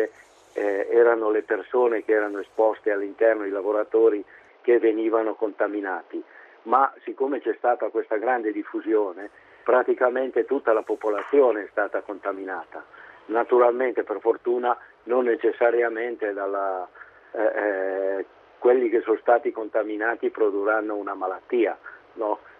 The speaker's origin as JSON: {"language": "Italian", "town": "Milan", "region": "Lombardy", "country": "Italy", "said": "Per esempio io sono di Milano, quindi in Lombardia"}